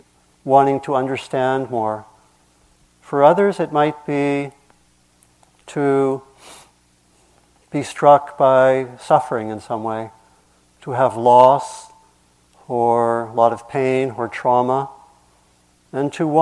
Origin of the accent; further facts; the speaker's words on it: Maryland, United States; And where I grew up was in Maryland, and I was also, something didn't sit right.